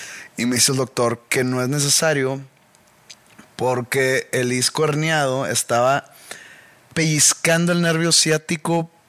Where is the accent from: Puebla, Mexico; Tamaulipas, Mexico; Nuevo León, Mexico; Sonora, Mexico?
Nuevo León, Mexico; Creo que pues somos el estado de la República Mexicana que más aporta a la federación.